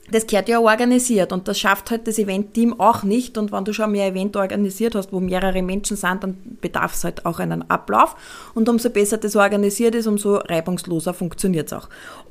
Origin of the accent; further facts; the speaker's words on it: Austria; bei uns in Österreich